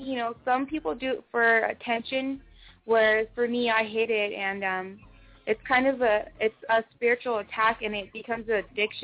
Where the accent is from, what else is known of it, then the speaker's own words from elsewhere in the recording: San Diego, California, United States; I had to go through a lot growing up in San Diego and streets